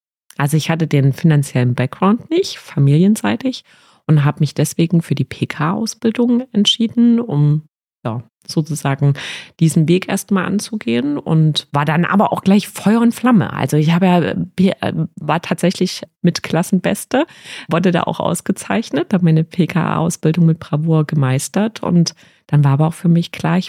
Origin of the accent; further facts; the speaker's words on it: Jena, Thuringia, Germany; born there; now in Saale-Holzland-Kreis, Germany; Also ganz in Jena wohne ich nicht mehr. Wir sind jetzt ein kleines bisschen an den Rand gezogen. Jetzt gehöre ich tatsächlich schon zum Saale-Holzland-Kreis